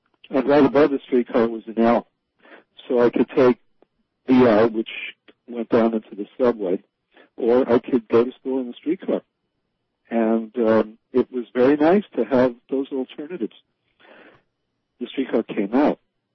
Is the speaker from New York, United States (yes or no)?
yes; Brooklyn, New York, United States; I mean, I grew up in New York City and in Brooklyn, at sort of the other side of Brooklyn than Joe grew up in.